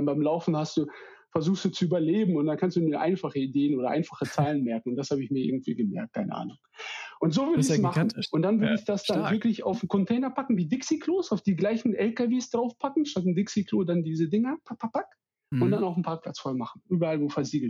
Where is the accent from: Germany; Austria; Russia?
Russia; Siberia; Also ich bin selber in Sibirien aufgewachsen, wir hatten einen Hof mit Tieren und so weiter.